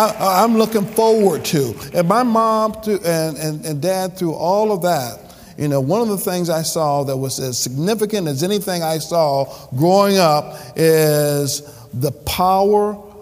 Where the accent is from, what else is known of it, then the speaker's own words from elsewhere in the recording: Clinton, Missouri, United States; Growing up in Clinton, Missouri, and growing in a kind of that segregated environment that we're talking about, and being integrated into the school system and so forth, people weren't that nice.